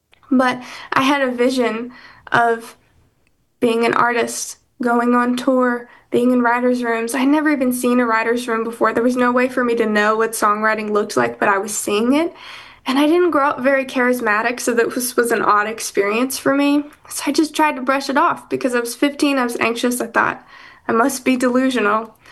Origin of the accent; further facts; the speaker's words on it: Delaware, United States; now in Nashville, United States; I was born and raised in Delaware, so I am kind of an East Coast girly at heart, even though that's not something I love to say in Nashville.